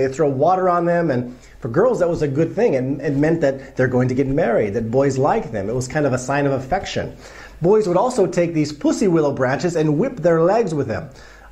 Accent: United States; now in Poland; You know, growing up in America, I was so proud of myself as a kid for dyeing eggs in this cheap store-bought dye

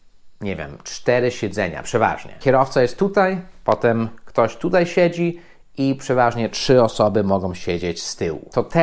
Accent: United States; Polish is a second language; ja oczywiście jestem Amerykaninem

